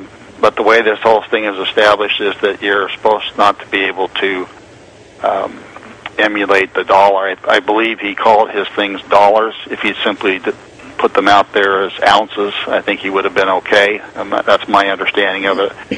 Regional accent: Pocatello, Idaho, United States; born there; I was born in Pocatello, Idaho. My best summers were spent with my grandmother.

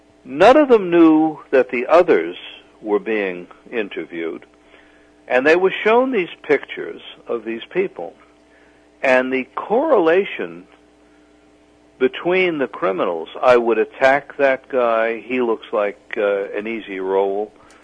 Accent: Bronx, New York, United States; I grew up in the Bronx, and I spent a great deal of time in Manhattan over the years I lived there.

